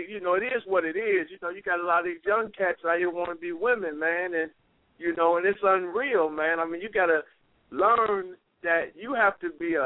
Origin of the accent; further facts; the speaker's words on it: Detroit, Michigan, United States; now in Arizona, United States; I've seen that, man, here in Arizona, and I was bugging out because, I'm from Detroit